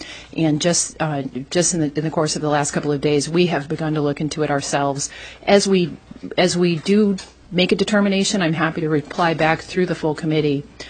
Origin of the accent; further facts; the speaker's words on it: Fairbanks, Alaska, United States; I was raised in Fairbanks, went through the school system there, and have worked and lived throughout the state, with the last 20 or so years being in Southeast.